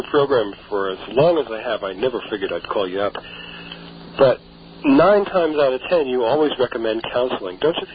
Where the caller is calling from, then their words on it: Stony Brook, New York, United States; Stony Brook.